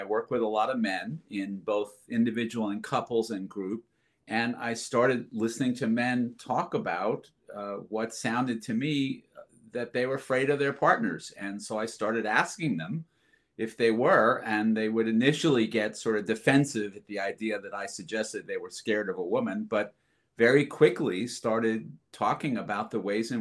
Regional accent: Montclair, New Jersey, United States; I grew up in Montclair, New Jersey, which is like due west of the Lincoln Tunnel.

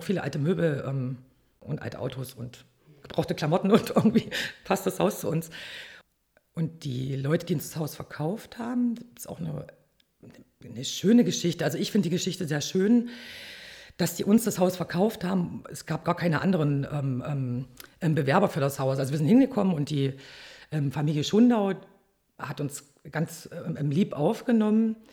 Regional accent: Quenstedt, Saxony-Anhalt, Germany; Also ich komme aus Quenstedt, habe dann in Quenstedt gelebt und war im Karnevalsverein.

